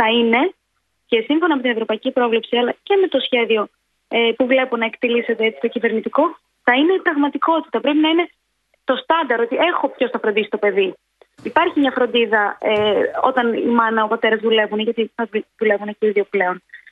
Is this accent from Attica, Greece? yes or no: no; Veria, Central Macedonia, Greece; Κατάγομαι από τη Βέρεια. Νάουσα Μπομπάς, Βέρεια ήμουν.